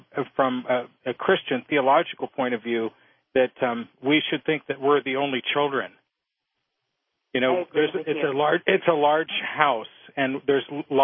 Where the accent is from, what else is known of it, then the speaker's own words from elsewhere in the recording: Minot, North Dakota, United States; born there; Yeah, right. I was born in Minot.